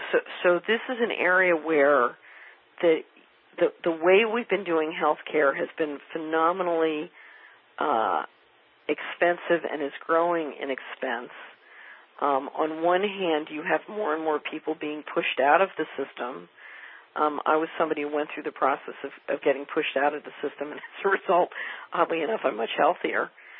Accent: Philadelphia, Pennsylvania, United States; also born or lived in New York / Washington; living in New York and Washington and growing up in Philadelphia

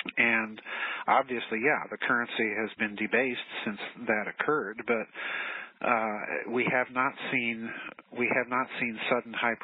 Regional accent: Midwest, United States; I'm from the Midwest. And, you know, I've driven all over the Midwest from Texas to Wyoming and Montana and so on and so forth.

